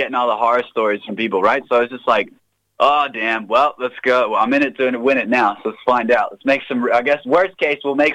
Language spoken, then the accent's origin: English; Hong Kong; I'm from Hong Kong, man. So most recently, I was brought up like around the world.